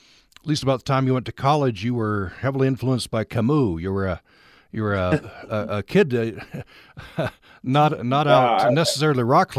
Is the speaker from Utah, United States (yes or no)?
yes; Vernal, Utah, United States; What were you going to do in Vernal? That's my hometown.